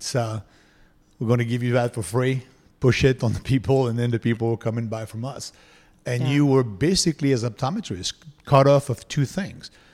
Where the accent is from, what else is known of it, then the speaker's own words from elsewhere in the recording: France; moved away as an adult; now in United States; born and raised in France, went to school there, went to law school there. When I was done with law school, went to the Navy. When I was done with Navy, moved to America as a professor of law for University of Detroit Mercy School of Law.